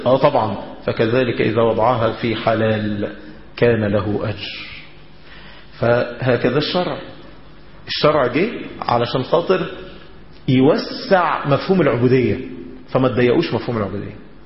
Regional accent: Heliopolis, Cairo Governorate, Egypt; انا من مصر الجديده

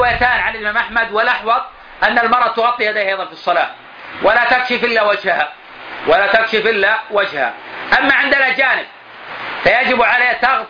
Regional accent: Najd, Saudi Arabia; بقايا من النساء الكبار عندنا في نجد

